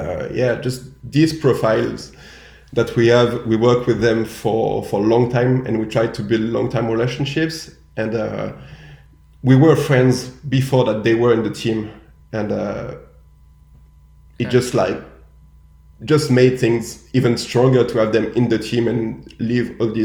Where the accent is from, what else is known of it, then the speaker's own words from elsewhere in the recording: France; first language French; English is a second language; But there were still some odd moments when you joke between French people, you just go naturally French, and sometimes we're just feeling weird.